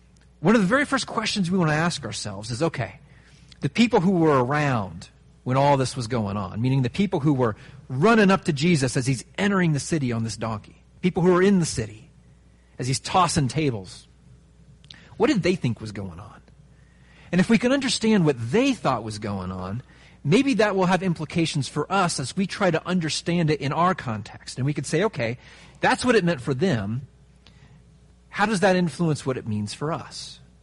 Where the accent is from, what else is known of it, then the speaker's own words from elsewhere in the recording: Ohio, United States; I remember growing up in Ohio, small town, right? Midwest.